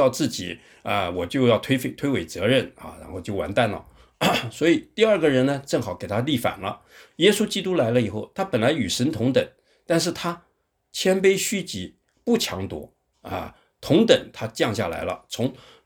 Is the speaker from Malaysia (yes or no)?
no; Taiwan; moved away as an adult; 我们应该是94年哈，94年来移民的时候，报道团啊，我们啊那个时候从台湾来的人旅游的很多啊，